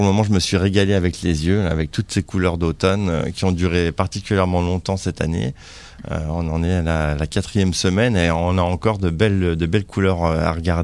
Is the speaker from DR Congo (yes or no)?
no; Nancy, Grand Est, France; en France, à Nancy, en Lorraine, donc ma ville natale.